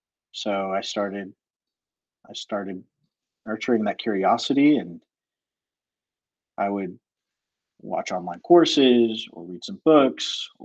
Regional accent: Florida, United States; I'm from Central Florida. There's a store that was new to Central Florida.

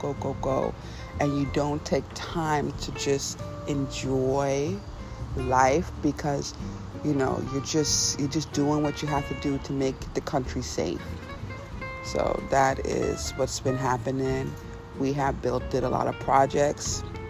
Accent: New York City, New York, United States; also born or lived in Trinidad; I was born in Trinidad. I grew up in New York City

